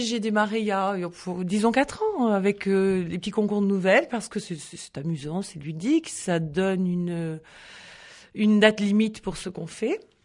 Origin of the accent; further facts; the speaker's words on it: Antibes, Provence-Alpes-Côte d'Azur, France; now in Toulouse, France; je suis toulousaine d'adoption parce que je suis née en Antibes.